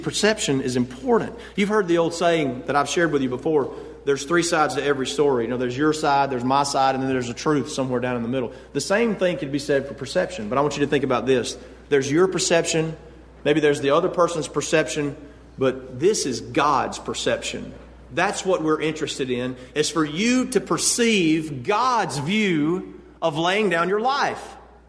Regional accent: United States; Now, I'm an American.

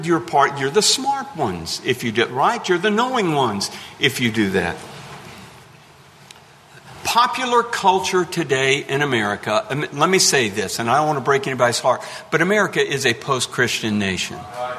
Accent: Florida, United States; accent: country twang; and I have a little country twang. Where are you from? Baker County.

